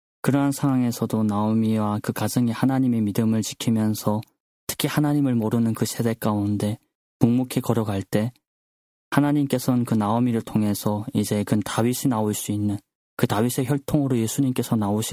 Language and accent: Korean; North Korea; 내 고향 저 북조선 땅에